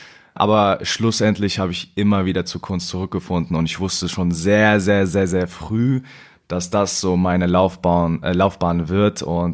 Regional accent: Bad Hersfeld, Hesse, Germany; now in Düsseldorf, Germany; ich bin 21 Jahre alt, lebe in Düsseldorf und ich bin Künstler. Ursprünglich komme ich aus einer Kleinstadt, Bad Hersfeld, ist in der Nähe von Frankfurt und jetzt lebe ich hier.

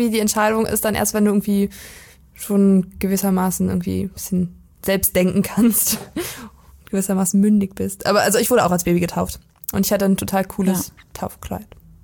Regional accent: Weisen, Brandenburg, Germany; ist jetzt nicht nur Waisen aus dem Dorf, wo ich herkomme, sondern Groß-Berese zählte auch dazu.

